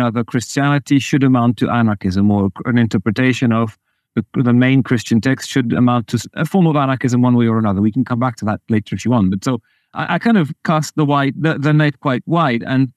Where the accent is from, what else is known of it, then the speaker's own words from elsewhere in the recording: Belgium; now in England, United Kingdom; My mom's French. I grew up in Belgium, and I've lived in England for 4 or 5 years now.